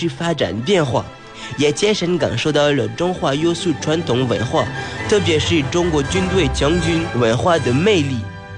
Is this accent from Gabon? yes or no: yes; Gabon; Chinese is a second language; 我是来自海军代练舰艇学院的加蓬共和国海军学员 … 。2023年9月，我有幸被派到中国学习，